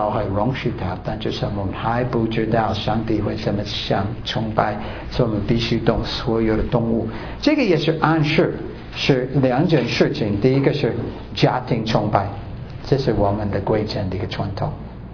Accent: Taiwan; 我台湾人也可以做

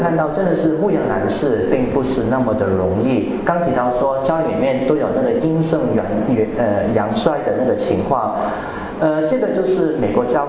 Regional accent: Hong Kong; moved away as an adult; also born or lived in Philippines; now in Taiwan; 大家应该听得出来我的口音有一点点的那个好像特别，我是在香港长大，然后我到菲律宾读大学，读完大学过来这边工作，后来就是神感动神呼召，我就放弃我的工作就出来读神学，所以来台湾已经三十多年哦，来这边已经拿了台湾的身份证，

